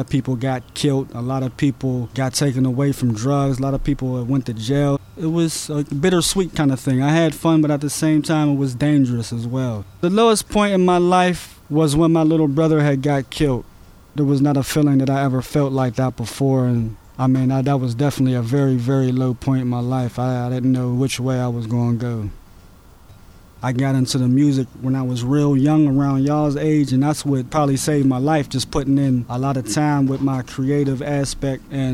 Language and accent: English; Pittsburgh, Pennsylvania, United States; Actually, I was born in Pittsburgh, PA, grew up in Belsouver on the south side of Pittsburgh.